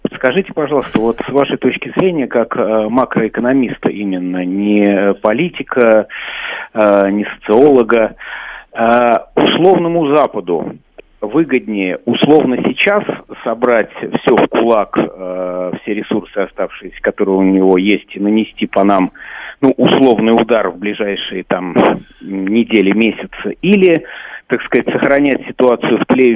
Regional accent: Moscow, Russia; я из Москвы.

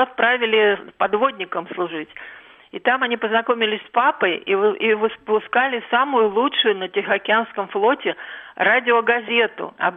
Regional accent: Russky Island, Primorsky Krai, Russia; Я родилась на Русском острове в год Победы.

